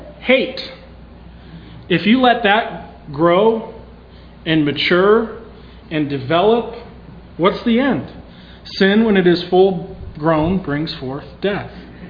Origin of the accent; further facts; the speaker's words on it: Utah, United States; growing up in Utah, Mormon land, as it's affectionately called, it's a great place to be raised.